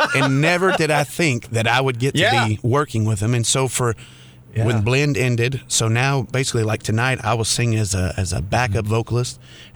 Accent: Illinois, United States; I'm from Southern Illinois. I move a little slow sometimes.

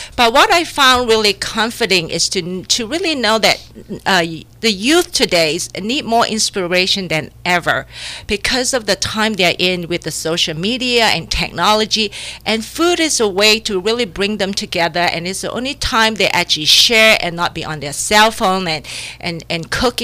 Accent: Singapore; because I grew up in Singapore, and there's such a huge phenomenon of street food in Southeast Asia.

